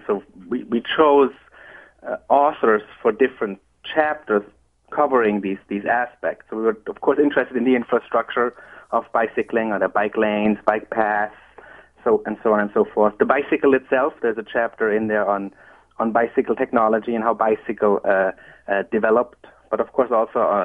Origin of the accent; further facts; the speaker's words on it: Germany; English is a second language; now in United States; And as my accent may tell you, I'm originally from Germany and not from Virginia.